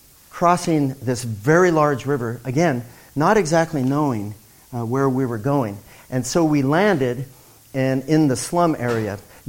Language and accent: English; Colorado, United States; I'm from Colorado, mountains and hills and stuff.